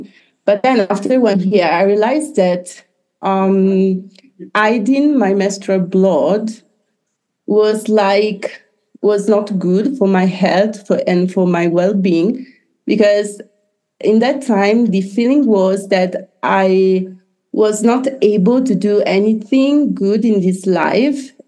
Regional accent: Italy; I come from Italy

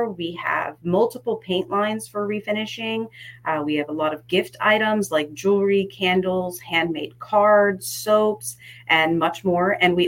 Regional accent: Port St. Lucie, Florida, United States; the Port St. Lucie area. And we just felt like we really needed an outlet like this in our town, in my hometown.

